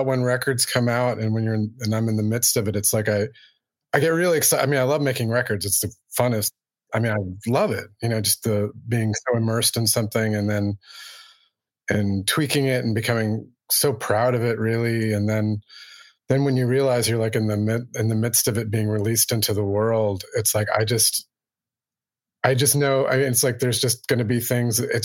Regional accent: United States; I'm an American musician currently residing in Massachusetts, Greenfield, Massachusetts.

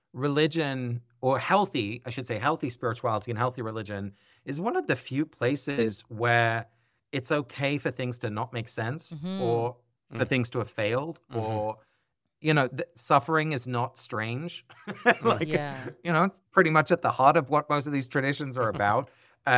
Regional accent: England, United Kingdom; I grew up in England in a, secular household. I didn't go to church. Religion wasn't part of my parents or grandparents or friends' lives.

